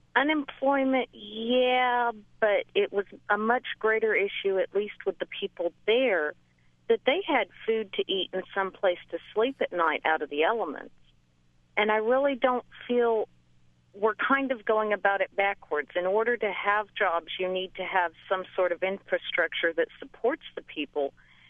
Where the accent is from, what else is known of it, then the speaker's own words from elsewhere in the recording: Karachi, Sindh, Pakistan; also born or lived in Cairo, Egypt / Jakarta, Indonesia; now in Tulsa, United States; I grew up in Karachi, Pakistan, and in Cairo, Egypt, and Jakarta, Indonesia.